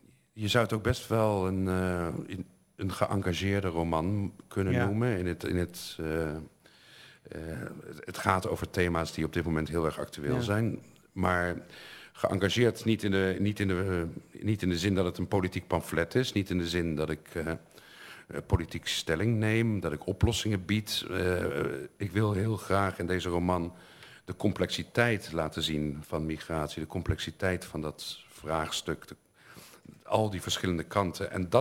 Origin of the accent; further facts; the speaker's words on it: Netherlands; het begon er al mee dat ik als Nederlander mij vestig in een nieuwe wereld.